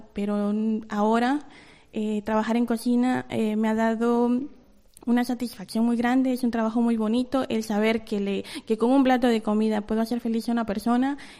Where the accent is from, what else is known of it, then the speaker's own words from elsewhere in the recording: Guatemala; Vengo de Guatemala.